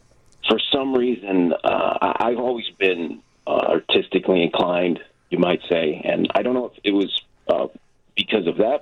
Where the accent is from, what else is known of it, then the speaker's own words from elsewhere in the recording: Chicago, Illinois, United States; Yes, I grew up in the Ravenswood neighborhood, and I would see all of this. I mean, Chicago, as you know, was very different back in the 80s.